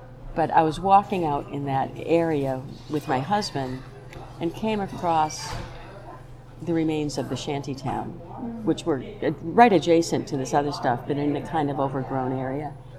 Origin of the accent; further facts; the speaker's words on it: Beverly, Massachusetts, United States; I was born in Beverly in 1940 and grew up in North Beverly when that was on Putnam Street, which at that time was a very rural area.